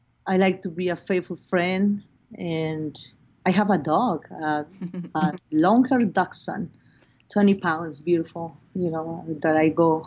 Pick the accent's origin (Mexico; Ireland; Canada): Mexico; Mexico City; born there; English is a second language; was I was born in Mexico City. I'm the first of four kids.